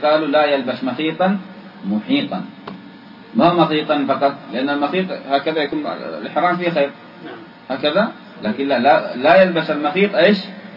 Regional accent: Yemen; وهذا هو الإزار كما يقال عندنا في اليمن المقطب معوز

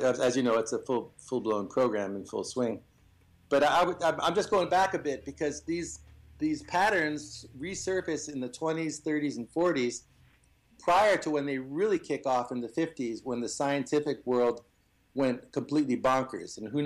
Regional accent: United States; being American, I guess that would be my natural inclination. I grew up having grown up in it

